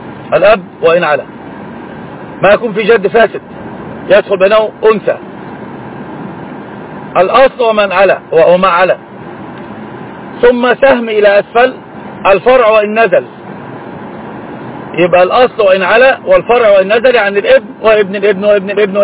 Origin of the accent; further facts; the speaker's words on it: Egypt; والناس عندنا في مصر عوام الناس يقلبون المسألة